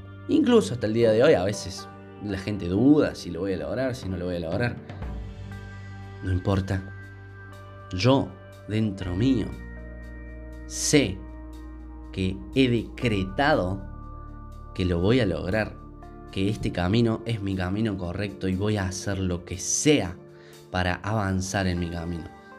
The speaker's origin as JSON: {"language": "Spanish", "country": "Argentina", "said": "En mi país, en Argentina, tenemos una suerte de cultura de la crisis"}